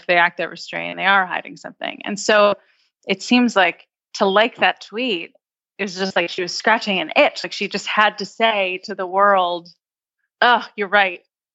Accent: United States; And it's kind of offensive as an American.

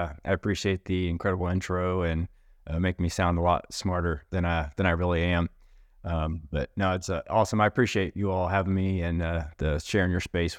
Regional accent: Missouri, United States; I presently reside technically in the state of Kansas. I grew up in Missouri. I've always called Missouri home in reality.

